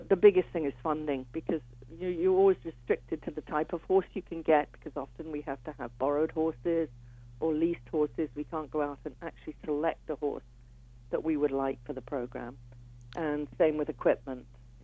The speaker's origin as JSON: {"language": "English", "region": "England", "country": "United Kingdom", "moved": "yes", "lives_now": "Canada", "said": "I got involved when I came to Canada from England."}